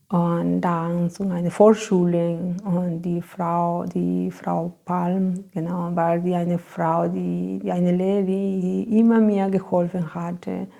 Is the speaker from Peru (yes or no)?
yes; Ayacucho, Peru; German is a second language; now in Germany; weil ich komme aus Ayacucho. Ne? Das ist eine Stadt von den Anden. Und da habe ich viele Freunde und Familien auch.